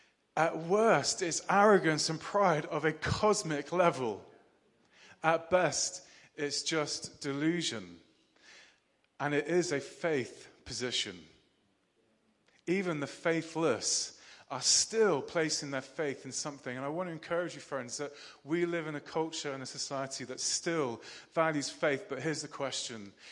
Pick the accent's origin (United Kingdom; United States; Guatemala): United Kingdom; I'm still being British about it.